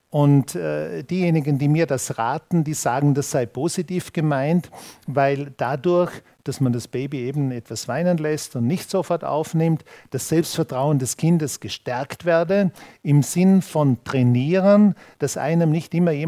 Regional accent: Vorarlberg, Austria; und sonst schießen sie dir auf den Kopf, sagt man bei uns in Vorarlberg.

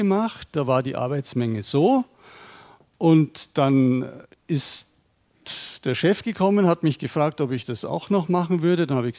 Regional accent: Bavaria, Germany; Und wenn man in Bayern T-Shirts drucken würde, wo ich herkomme, dann würden ähnliche Sprüche auf Bayerisch draufstehen.

